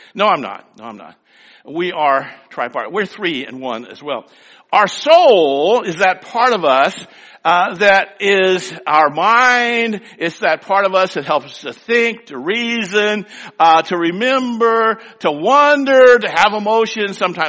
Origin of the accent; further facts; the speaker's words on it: Biloxi, Mississippi, United States; born there; Of course, there's a problem there because I was born in Mississippi. Can you imagine that? Biloxi, Mississippi. I've only been there once my whole life, except when I was born there.